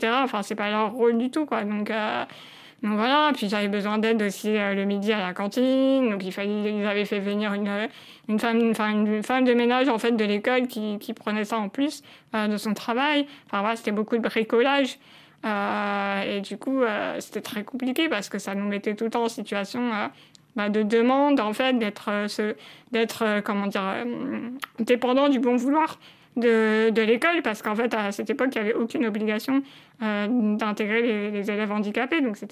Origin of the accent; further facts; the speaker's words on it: Paris, Île-de-France, France; je suis née et j'ai grandi à Paris, dans le sud de Paris, le 13e arrondissement pour citer plus précisément.